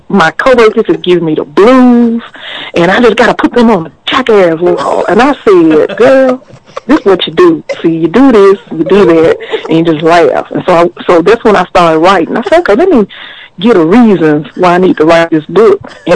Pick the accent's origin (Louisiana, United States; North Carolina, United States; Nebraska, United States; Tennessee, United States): Tennessee, United States; Memphis; Tennessean. I was born and raised here in Memphis.